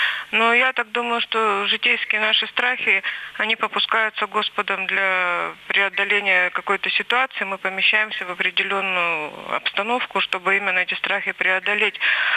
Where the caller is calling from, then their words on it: Yekaterinburg, Sverdlovsk Oblast, Russia; Здравствуйте, я звоню вам из Екатеринбурга.